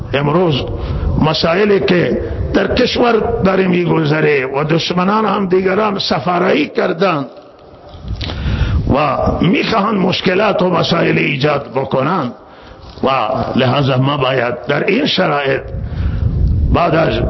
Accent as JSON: {"language": "Persian", "country": "Iran", "said": "شک نیست که اهل سنت ایرانی هن. ما ایرانیم و ما برانداز نیستیم"}